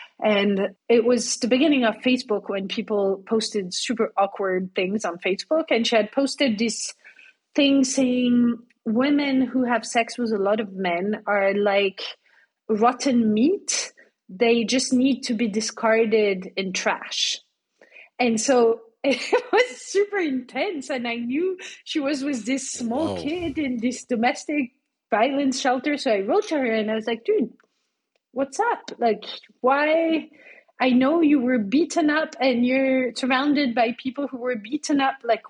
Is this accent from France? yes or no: yes; France; English is a second language; So I come from France.